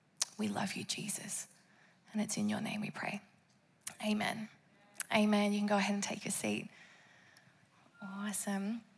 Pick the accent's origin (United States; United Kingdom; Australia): Australia; Perth, Western Australia; I am from Perth. I am Australian through and through.